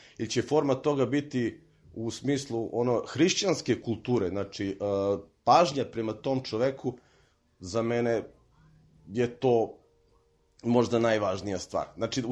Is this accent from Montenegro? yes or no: yes; Montenegro; pošto sam poreklom iz Crne Gore